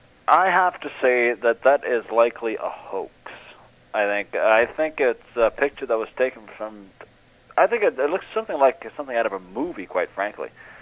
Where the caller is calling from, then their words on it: North Bay, Ontario, Canada; from North Bay, Ontario.